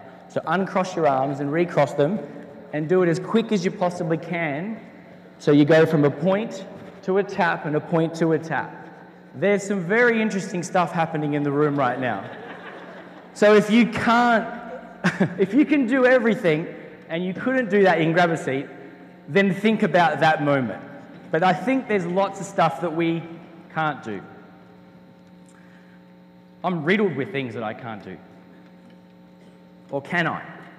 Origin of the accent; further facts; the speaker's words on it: Australia; All right, so I am from Australia. I do speak a little bit funny.